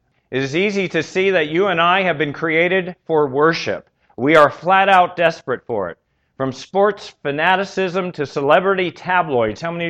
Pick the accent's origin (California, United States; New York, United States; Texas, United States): California, United States; San Diego; I came from San Diego, was not really big into college sports at all at the time.